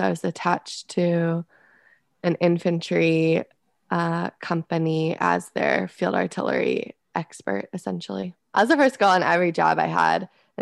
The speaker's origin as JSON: {"language": "English", "town": "Scottsdale", "region": "Arizona", "country": "United States", "moved": "as an adult", "said": "I'm from Scottsdale, Arizona. I did the ROTC program at University of Arizona."}